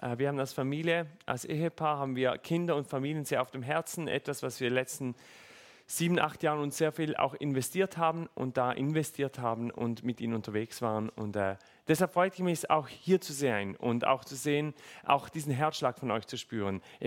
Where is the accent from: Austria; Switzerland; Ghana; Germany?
Switzerland; Thurgau; now in Thun, Switzerland; ich wohne momentan noch auf der anderen Seite vom Berg, auf der anderen Seite vom Tunnel, momentan noch in Thun. Ursprünglich bin ich aus dem Thurgau. Genau, also sonst hört man vielleicht auch immer noch.